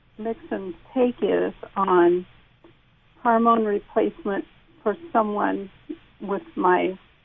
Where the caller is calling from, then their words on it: Florida, United States; also born or lived in Edmonds; I'm actually calling from Florida. I used to live in Edmonds, and I started with the Longevity Clinic, about 12 years ago. Mm-hmm. And then about 6 years ago, we moved to Florida.